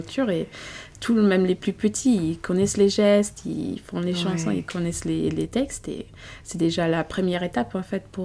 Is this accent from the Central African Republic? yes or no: no; Germany; French is a second language; now in France; Moi, quand je suis venue d'Allemagne ici en France, je parlais pas encore le français.